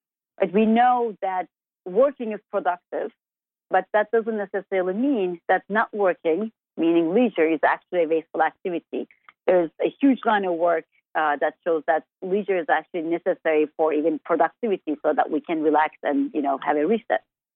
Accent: Turkey; moved away as an adult; now in United States; I am originally from Turkey, and I lived about the first 20 years of my life there. And then I moved to the U.S.

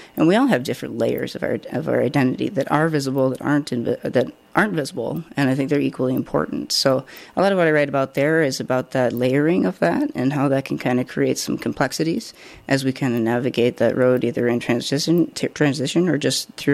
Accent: Iowa, United States; I grew up in Iowa in the 80s, and that just wasn't something that we talked about.

